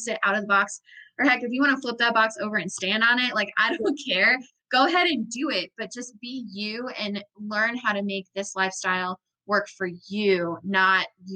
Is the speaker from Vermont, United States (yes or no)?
yes; Vermont, United States; Yeah, I'm from Vermont.